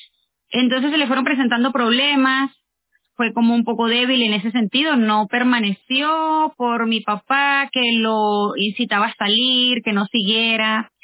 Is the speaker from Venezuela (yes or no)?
yes; Venezuela; now in Chile; Soy venezolana, tengo ya casi 10 años aquí en Chile.